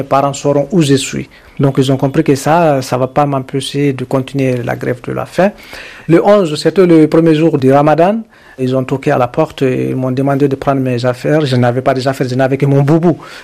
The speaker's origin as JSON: {"language": "French", "country": "Mali", "said": "je suis malien contre l'impunité"}